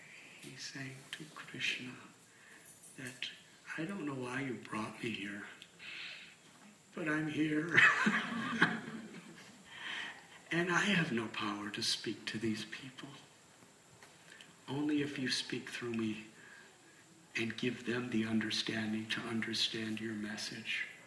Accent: Illinois, United States; I never heard of Butler, Pennsylvania. Of course, I'm from Illinois.

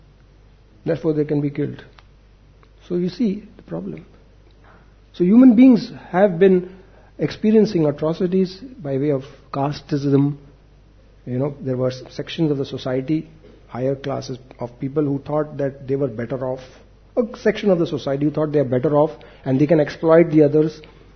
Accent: Mumbai, Maharashtra, India; Me personally, I was born and brought up in Bombay, Santa Cruz.

